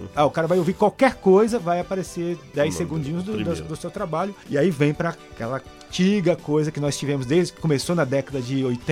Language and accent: Portuguese; Northeast Region, Brazil; influência do Nordeste, de onde eu vim